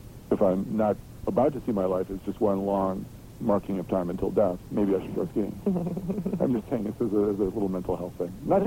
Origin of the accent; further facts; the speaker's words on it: Ireland; Being Irish, I'm lucky if I can show up on the 25th